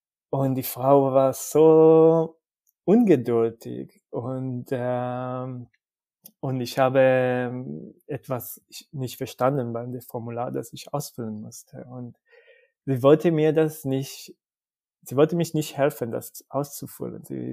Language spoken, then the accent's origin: German; Israel; German is a second language; now in Germany; weil ich komme aus Israel und ich habe was gelernt und jetzt ich versuche diese Grenze zu schieben